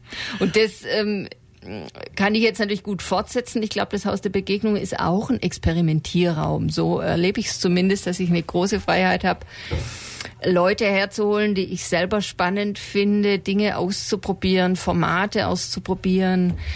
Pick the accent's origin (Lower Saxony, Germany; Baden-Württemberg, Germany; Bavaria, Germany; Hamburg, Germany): Baden-Württemberg, Germany; Stuttgart; Ich bin Pfarrerin, geboren bin ich in Stuttgart und komme aus dem Großraum Stuttgart.